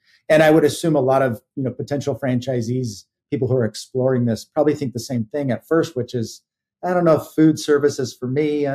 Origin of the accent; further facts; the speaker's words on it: Atlanta, Georgia, United States; now in Salt Lake City, United States; I'm originally from Atlanta, Georgia. I live in Salt Lake City, where I've been here for the last 18 years.